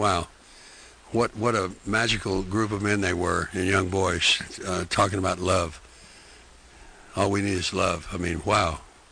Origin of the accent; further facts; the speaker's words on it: Baytown, Texas, United States; also born or lived in Tulsa, Oklahoma; I was born in Goose Creek, Texas. It's called Baytown, Texas now, and I lived in Texas and Oklahoma, Tulsa High School.